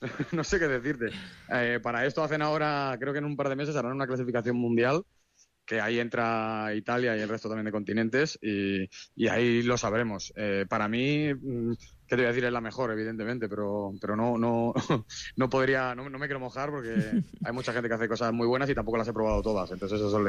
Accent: Madrid, Community of Madrid, Spain; Yo soy de Madrid y le digo pizza

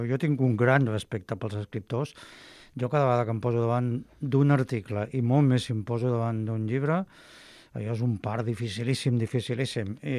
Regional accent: Barcelona, Catalonia, Spain; Jo soc de la Barceloneta, llavors allò tira molt.

